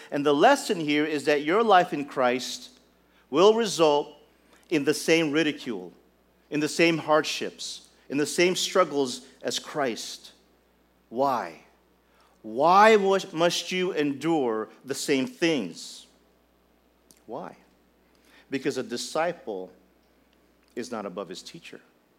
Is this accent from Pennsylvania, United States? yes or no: no; Hawaii, United States; I come from Hawaii and driving here is kind of crazy.